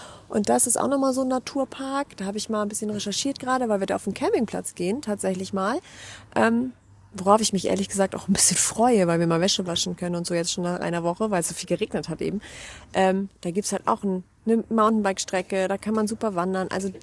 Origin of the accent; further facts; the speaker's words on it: Northern Germany, Germany; obwohl wir kommen auch noch aus Norddeutschland, ne?